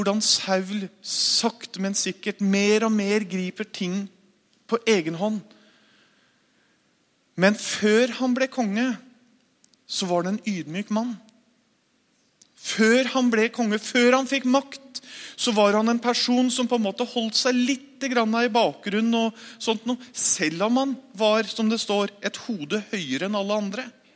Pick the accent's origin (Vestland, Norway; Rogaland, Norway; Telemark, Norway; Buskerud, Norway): Buskerud, Norway; Mjøndalen; Født og oppvokst i Mjøndalen, som jeg pleier å si, jeg har ingen andre unnskyldninger for at jeg som jeg er.